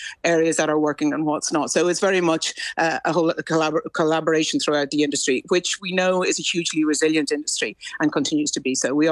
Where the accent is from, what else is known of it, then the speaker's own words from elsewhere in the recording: Ireland; and you know, as Irish people, when we're out